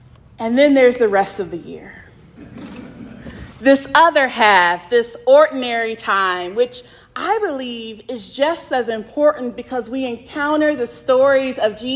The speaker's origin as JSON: {"language": "English", "region": "Georgia", "country": "United States", "said": "I'm from Georgia, so I am used to being asked in the grocery store, am I saved?"}